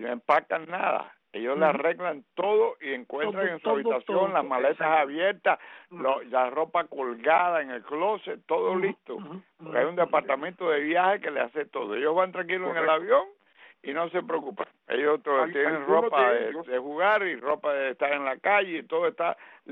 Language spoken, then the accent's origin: Spanish; Cuba; Le dije, sí, yo soy cubano